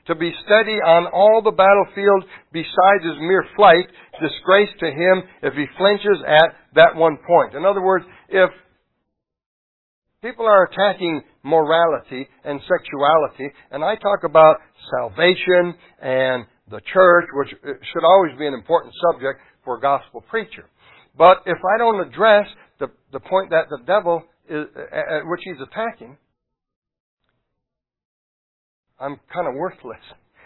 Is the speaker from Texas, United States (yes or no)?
no; Milwaukee, Wisconsin, United States; my hometown of Milwaukee and Chicago lately?